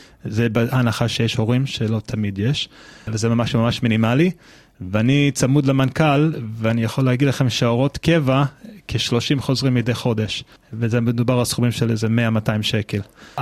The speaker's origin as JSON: {"language": "Hebrew", "country": "United States", "tie": "born or raised there", "second_language": "Hebrew", "lives_now": "Israel", "said": "אני גדלתי בארצות הברית, אם זה לא ידוע לכם לפי המבטא, לפי העברית."}